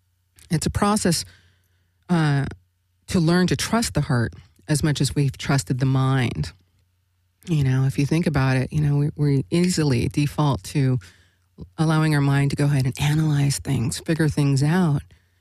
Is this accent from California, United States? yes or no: yes; Los Angeles, California, United States; born there; I was born in East LA.